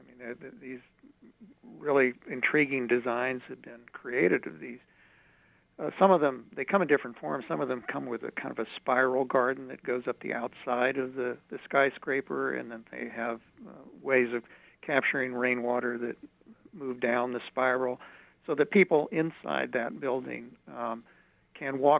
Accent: United States; I grew up with tornadoes outside of Kansas City. I know that fear.

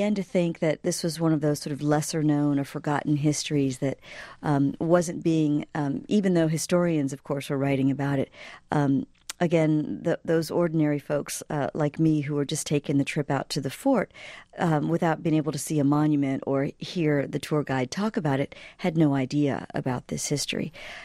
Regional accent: Mississippi, United States; born there; Well, you know, I was born in 1966 in Mississippi, and it seems like so long ago

